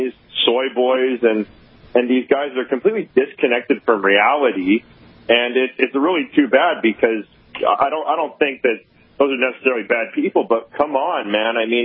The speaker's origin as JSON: {"language": "English", "country": "Canada", "said": "I'm Canadian. I went to University of Manitoba"}